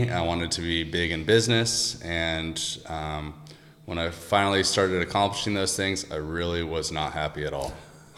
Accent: San Diego, California, United States; I grew up in San Diego, Southern California. I lived in the suburbs, lived the normal life.

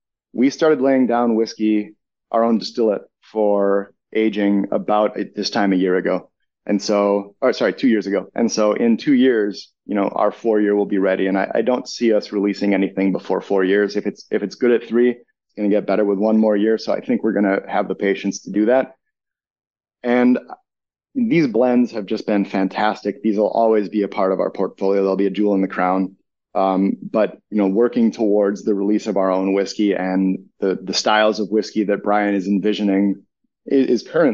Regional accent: Minnesota, United States; I'm from Minnesota. I can use all the beach I can get.

